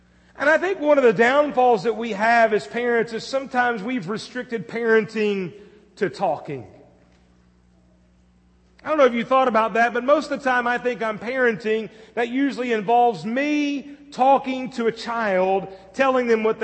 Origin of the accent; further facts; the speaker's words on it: Southern United States, United States; accent: southern; Sounds so much better than my southern accent, that's for sure.